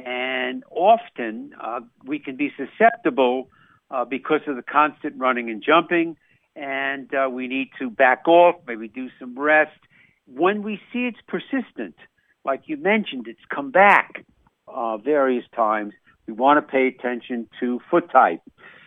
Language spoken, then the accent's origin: English; New York, United States; I'm a New Yorker.